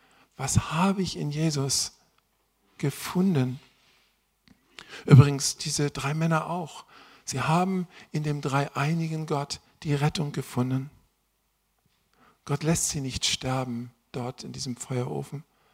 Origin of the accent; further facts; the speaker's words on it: Northern Germany, Germany; Ich komme ja aus dem Norden und so.